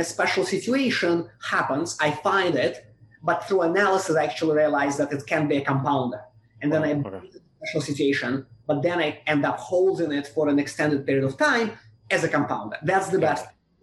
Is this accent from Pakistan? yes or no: no; Russia; English is a second language; moved away as an adult; now in United States; I grew up in Russia, and I came to the US when I was 21 in 2004. I was trained in Russia as a lawyer